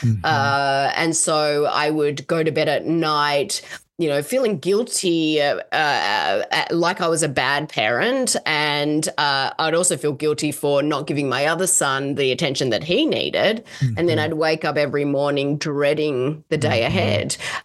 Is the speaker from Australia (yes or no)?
yes; Australia; now in Seattle, United States; Yeah, well, I am Australian. I know you're probably shocked when you first hear my voice, but I do live in Seattle, Washington in the US. We've been here for over 8 years.